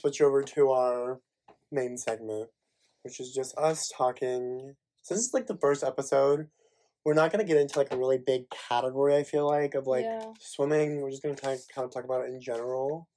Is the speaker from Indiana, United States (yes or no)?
yes; Lawrenceburg, Indiana, United States; So Lawrenceburg is a small town near Cincinnati, Ohio, but it's in Indiana.